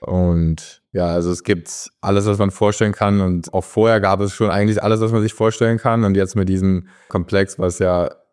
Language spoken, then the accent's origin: German; Magdeburg, Saxony-Anhalt, Germany; also born or lived in Halle; ich komme ja aus Magdeburg und war da 5., 6. Klasse auf der Sportschule. Und dann in der 7. Klasse bin ich auf die Sportschule in Halle gewechselt und war dann von der 7. bis 13. Klasse dort in Halle.